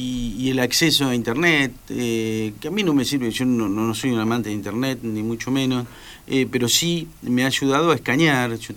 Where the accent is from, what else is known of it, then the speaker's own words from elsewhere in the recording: Lincoln, Buenos Aires Province, Argentina; En mi pueblo, Lincoln, allí, bueno, era insoportable.